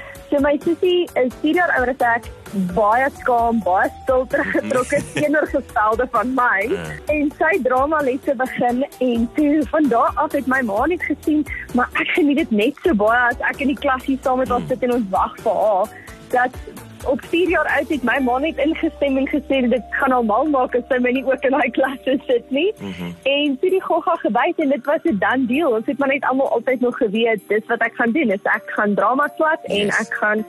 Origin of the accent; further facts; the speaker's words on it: Centurion, Gauteng, South Africa; Wel, ek was gebore in Centurion, groot geword in Centurion en bly nog steeds in Centurion en ek geniet dit hier so in Pretoria.